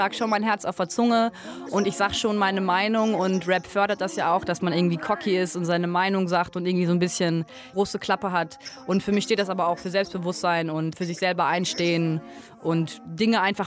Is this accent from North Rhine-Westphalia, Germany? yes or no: yes; Gelsenkirchen, North Rhine-Westphalia, Germany; now in Berlin, Germany; Ich komme eigentlich aus Gelsenkirchen und bin dann in Berlin gelandet. Und im Wedding fühle ich mich sehr wohl. Es ist ziemlich ähnlich mit dem Ruhrgebiet tatsächlich.